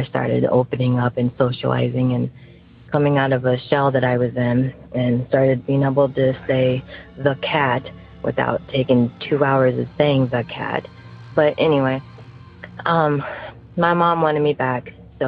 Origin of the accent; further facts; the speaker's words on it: St. Louis, Missouri, United States; I am from St. Louis, Missouri.